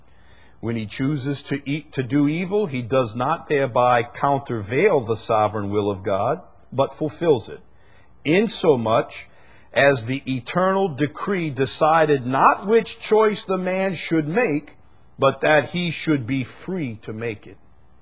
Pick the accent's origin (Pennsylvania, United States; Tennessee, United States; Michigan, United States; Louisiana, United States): Louisiana, United States; Chalmette; I'm kind of a simple guy. I'm from Chalmette.